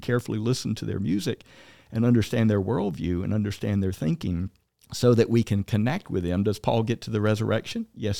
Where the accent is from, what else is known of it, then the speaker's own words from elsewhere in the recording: Southern United States, United States; Again, I grew up in the Bible Belt, and the majority of the people were living a deist version of God.